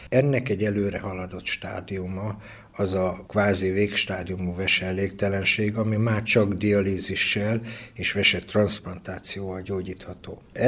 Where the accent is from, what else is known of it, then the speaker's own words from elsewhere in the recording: Debrecen, Hajdú-Bihar, Hungary; Nem mellesleg debreceniként elmondható